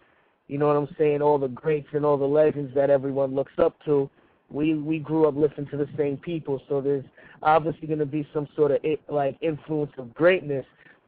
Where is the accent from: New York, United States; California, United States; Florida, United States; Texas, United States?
New York, United States; Mount Vernon; I'm from Mount Vernon, New York.